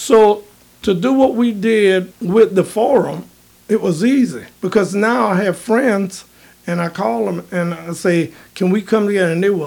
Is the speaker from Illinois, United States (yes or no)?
no; Slidell, Louisiana, United States; Brother Riles, this is my home. I was born and raised right here in Slidell.